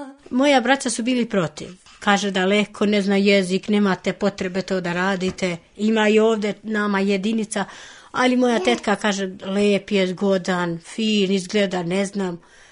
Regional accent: Albania; Serbian is a second language; Ja vičem, ja nemam veze s Kosovom, ja sam iz Albanije. Albanija i Kosova razlikuje. Ja vičem, ja sam iz Albanije.

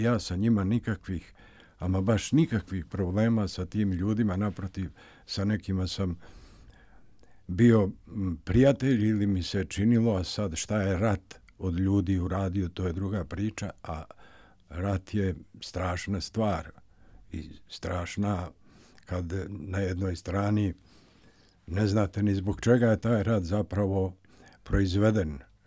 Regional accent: Kalinovik, Republika Srpska, Bosnia & Herzegovina; now in Novi Sad, Serbia; I to iz Sarajeva u moj zavičaj okolinu Kalinovika i Uloga do odlaska u Vojvodinu, u Bačku, u Vrbas.

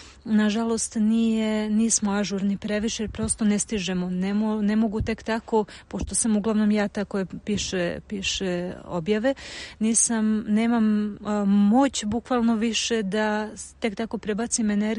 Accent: Belgrade, Serbia; sam došla iz Beograda, gde je sve dostupno i sve je tu i toliko toga ima, i sve što ti padne na pamet je na dohvat ruke bukvalno, i onda sam se preselila u najgore mogućem periodu pred zimu u malo mesto

